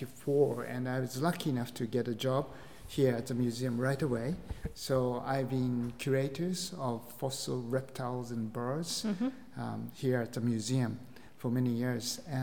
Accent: Tokyo, Japan; English is a second language; I was born in Tokyo and raised in Tokyo area, pretty much.

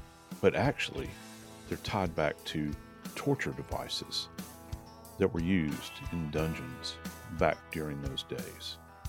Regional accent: New Orleans, Louisiana, United States; I split time growing up in New Orleans when I was little, we lived in various locations

